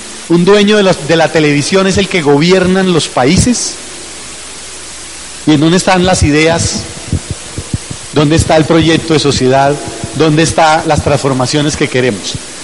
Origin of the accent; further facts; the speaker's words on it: Colombia; En mi país, en Colombia